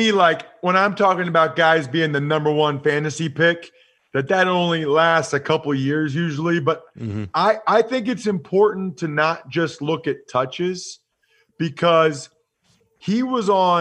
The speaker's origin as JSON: {"language": "English", "region": "Pennsylvania", "country": "United States", "said": "Look, I'm from Pennsylvania. I've met Saquon multiple times."}